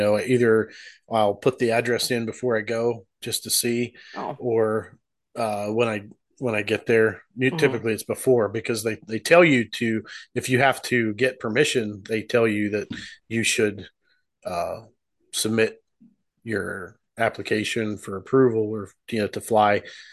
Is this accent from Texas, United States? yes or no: no; Pennsylvania, United States; Yep, I'm originally from Pennsylvania, so